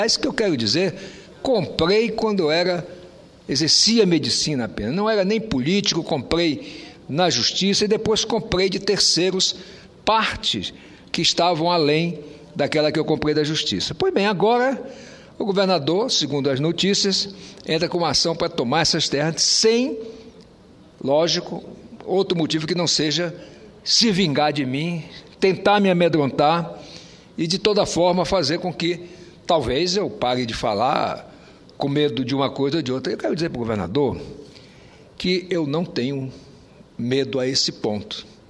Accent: Roraima, Brazil; nós que nascemos, que vivemos em Roraima e que somos chamados de Macuxis

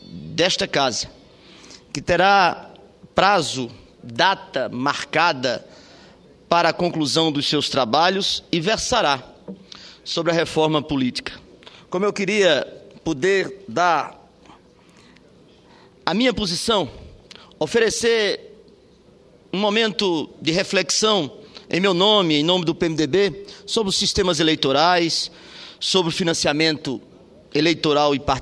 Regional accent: Paraíba, Brazil; porque fui assaltado como paraibano. Fui surpreendido como paraibano

